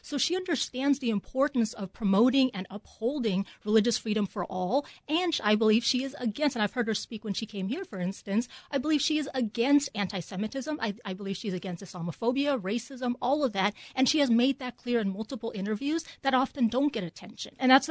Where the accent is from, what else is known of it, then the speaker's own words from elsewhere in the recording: United States; a lot of the people that hate our Jewish siblings also hate me as an American Muslim woman who wears hijab, right?